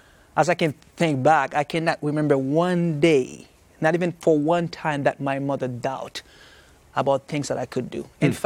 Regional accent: Haiti; Growing up in Haiti, I faced many struggles, and usually it's because of your belief. For example, I remember in school, people would say stuff about me because I was keeping the Sabbath.

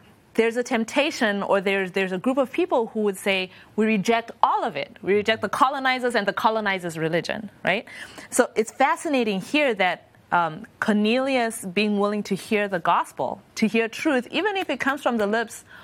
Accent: Zimbabwe; I'm from Zimbabwe

